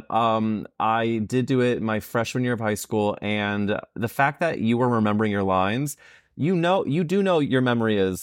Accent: St. Louis, Missouri, United States; I'm from St. Louis, where there's an area called Forest Park, and there are these fountains that we would hang out at night.

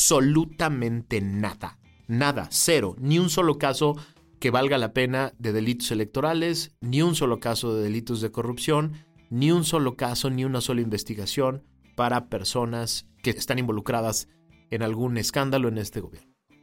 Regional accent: Mexico

